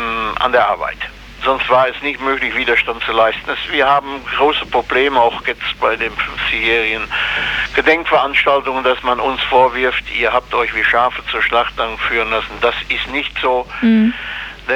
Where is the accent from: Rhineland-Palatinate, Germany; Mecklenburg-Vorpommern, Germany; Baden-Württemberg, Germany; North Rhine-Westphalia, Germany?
North Rhine-Westphalia, Germany; Schmallenberg; von Auschwitz aus in meinen Heimatort Schmallenberg einen Brief zu schreiben